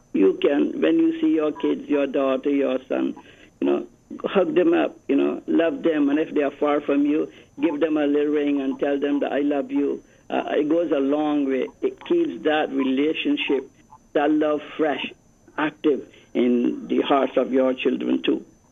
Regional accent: India; now in Barbados; But now I realize that I was building bridges from the time I came from India, because no one ever questioned my faith.

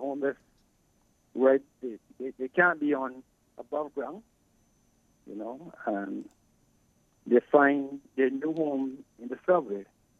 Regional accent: Manning's Village, Saint George, Barbados; moved away; Well, I've been living out of Barbados now for about 32 years. From a small village in Barbados, village called Manning's Village, St. George.

